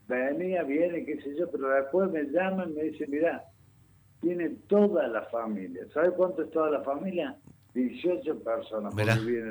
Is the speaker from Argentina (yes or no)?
yes; Córdoba, Argentina; now in Paraná, Argentina; Yo soy cordobés, pero hace muchísimos años que vivo acá en Paraná.